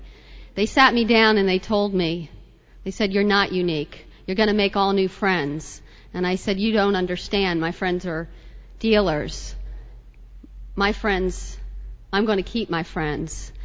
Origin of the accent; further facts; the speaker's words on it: New Orleans, Louisiana, United States; born there; now in New York, United States; I was born in New Orleans. I may look like a New Yorker, but I'm not. But I feel like a New Yorker. I've been up here about 10 years.